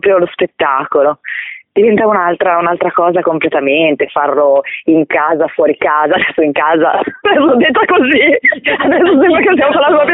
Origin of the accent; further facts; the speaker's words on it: Genoa, Liguria, Italy; born there; now in Piedmont, Italy; io non sono originaria di qua, sono nata a Genova